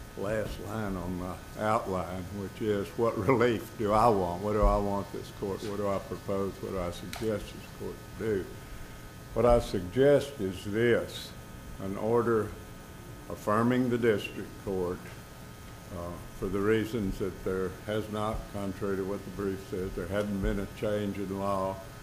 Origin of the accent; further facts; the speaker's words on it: Camden, Arkansas, United States; I'm from Camden, Arkansas, which is a small town in southern Arkansas.